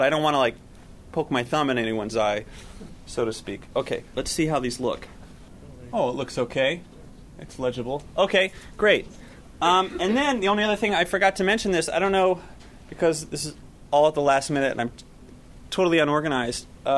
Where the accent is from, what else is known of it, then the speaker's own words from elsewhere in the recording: Chapel Hill, North Carolina, United States; I grew up in Chapel Hill.